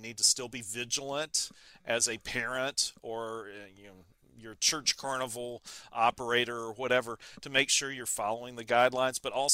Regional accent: Alabama, United States; Home state, yes.

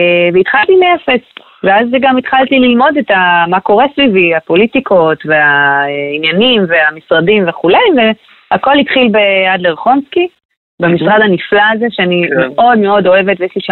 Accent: Krayot, Haifa District, Israel; חייתי בחול 10 שנים והגעתי לתל אביב הגדולה שהייתה בשבילי כמו ניו יורק, כי גדלתי בקריות.

